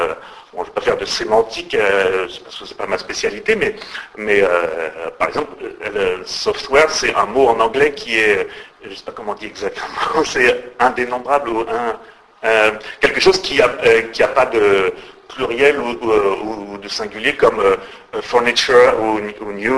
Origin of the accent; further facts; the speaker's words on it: France; moi, je suis français, je suis francophone. Scott le sait, je parle très mal anglais.